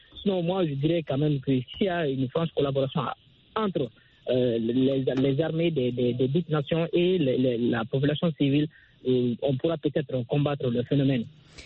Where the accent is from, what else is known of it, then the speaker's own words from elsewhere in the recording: Mali; Je suis malien, le terrorisme est là